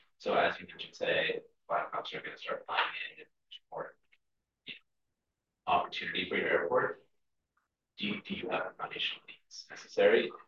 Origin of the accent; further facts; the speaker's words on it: Powers, Colorado, United States; I'm from Powers, so I very much appreciate the work you're all doing here